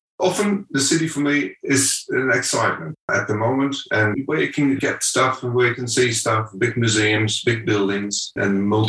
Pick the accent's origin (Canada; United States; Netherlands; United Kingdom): Netherlands; English is a second language; I am originally from Holland